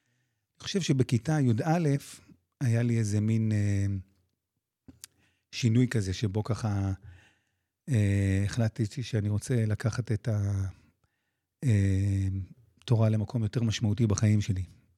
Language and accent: Hebrew; Tel Aviv, Tel Aviv District, Israel; also born or lived in Eilat; אבל אני נולדתי בתל אביב, אפילו דור שלישי. יש לי סבתא שנולדה בתל אביב.